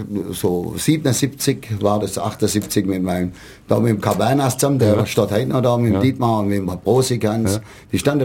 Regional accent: Ulm, Baden-Württemberg, Germany; Ich bin in Ulm aufgewachsen, schön Seelandstraße, dann schön in Stifterschule gegangen.

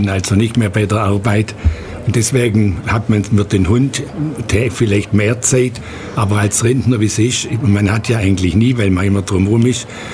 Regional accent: Ulm, Baden-Württemberg, Germany; ich bin gebürtiger Ulmer, wohne in Neu-Ulm

